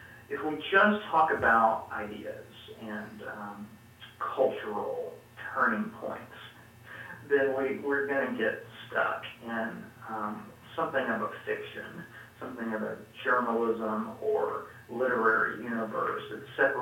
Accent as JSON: {"language": "English", "region": "Mississippi", "country": "United States", "tie": "born or raised there", "said": "I think of my own experience growing up in South Mississippi, the answer would probably be zero."}